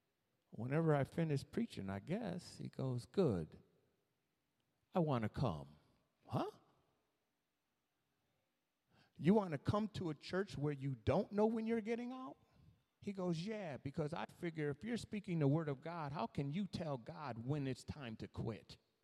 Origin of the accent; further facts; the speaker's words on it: New York, United States; around not whether he's from North Carolina or I'm from New York, or he's white and I'm black, around the Passover lamb.